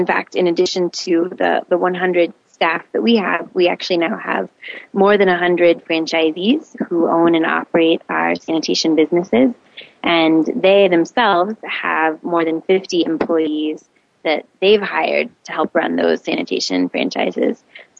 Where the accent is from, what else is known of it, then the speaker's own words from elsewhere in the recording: Atlanta, Georgia, United States; now in Nairobi, Kenya; Oh, I love Nairobi. It's true. I grew up in Atlanta, and they're not identical cities